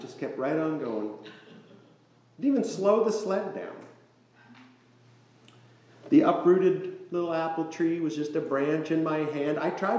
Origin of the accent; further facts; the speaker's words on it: Iowa, United States; The house where I grew up in Iowa had a seedling apple tree.